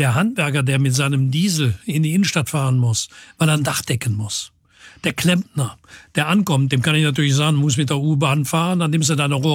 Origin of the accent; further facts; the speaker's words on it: Cologne, North Rhine-Westphalia, Germany; Ich sehe jeden Tag als Kölner irgendwann den Dom. Ich sehe jeden Tag als Kölner irgendwann den Rhein.